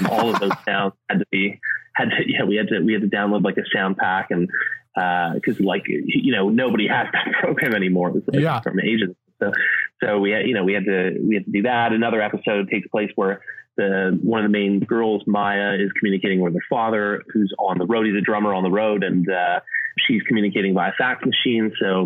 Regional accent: Canada; Basically, I grew up in Canada.

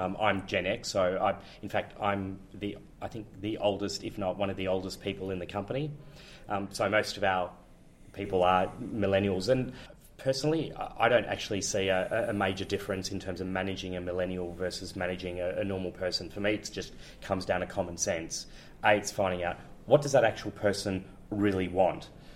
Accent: Melbourne, Victoria, Australia; moved away as an adult; now in Amsterdam, Netherlands; I'm originally from Melbourne. I'm a Melbourne boy, in fact, from Richmond. And about 3.5 years ago, in order to be as close to the company as possible, I moved myself and my family to Amsterdam

